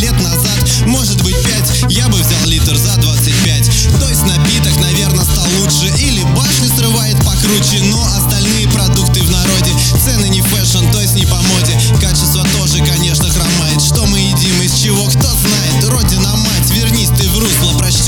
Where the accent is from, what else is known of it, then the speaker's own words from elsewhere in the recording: Saint Petersburg, Russia; Я сам хоть из Питера